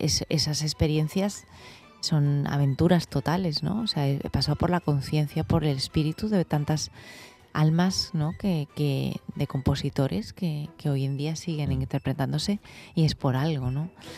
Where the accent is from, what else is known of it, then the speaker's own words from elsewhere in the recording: Madrid, Community of Madrid, Spain; Sí, yo soy madrileña.